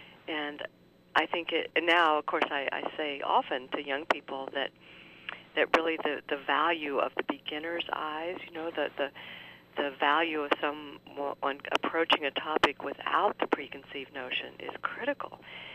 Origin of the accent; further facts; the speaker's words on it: Fort Worth, Texas, United States; I grew up in Fort Worth, you know, Cowtown